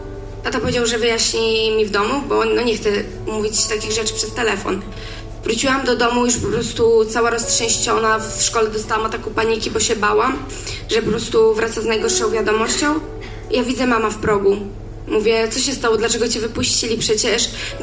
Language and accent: Polish; Olsztyn, Warmian-Masurian Voivodeship, Poland; also born or lived in Szczytno; Urodziłam się w Olsztynie. W sumie w Szczytnie, ale zamieszkałam w Olsztynie. Kiedy miałam 3 lata, zostałam zaadoptowana przez moich teraz rodziców.